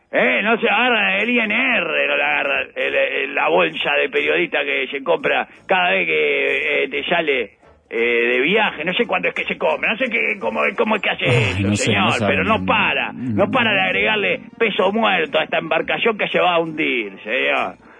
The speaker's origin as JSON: {"language": "Spanish", "country": "Cuba", "lives_now": "Miami, United States", "said": "Yo soy un cubano de Miami, señor."}